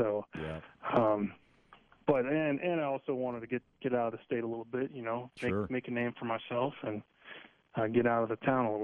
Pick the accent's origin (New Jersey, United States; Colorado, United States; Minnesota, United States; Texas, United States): Colorado, United States; Fort Collins; I'm born and raised in Fort Collins